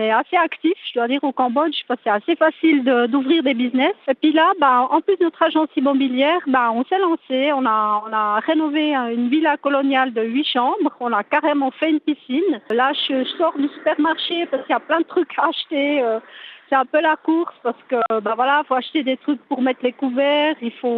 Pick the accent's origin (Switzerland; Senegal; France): Switzerland; La Chaux-de-Fonds, Neuchâtel; Moi, je viens quand même de la Chaux-de-Fonds, donc c'est la patrie de Le Corbusier.